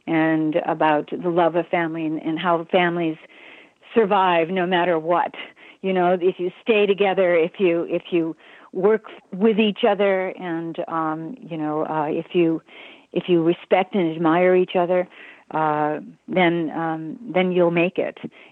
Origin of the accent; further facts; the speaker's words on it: Michigan, United States; because I was raised in Michigan, and that's the Midwest, but, close enough to New York.